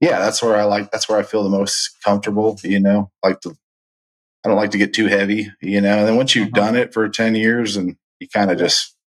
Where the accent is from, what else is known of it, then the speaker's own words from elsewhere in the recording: Florida, United States; No, I'm actually from Central Florida.